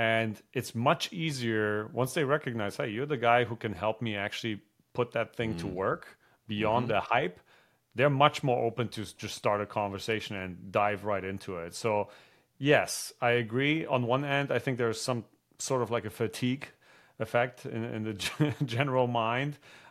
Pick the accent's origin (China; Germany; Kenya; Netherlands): Germany; English is a second language; moved away as an adult; now in United States; I'm originally from Germany. I was an industrial engineer, came to the States to start a couple of companies